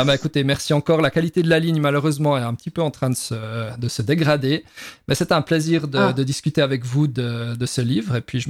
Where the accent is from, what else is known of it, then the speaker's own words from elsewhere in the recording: Switzerland; en tout cas en tant que Suisse qui ne connaît pas ce milieu